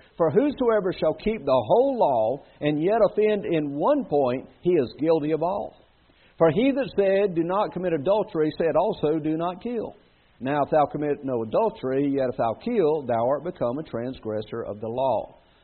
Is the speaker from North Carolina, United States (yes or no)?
no; South Carolina, United States; And I'd say, no, we're from South Carolina. We're just on vacation.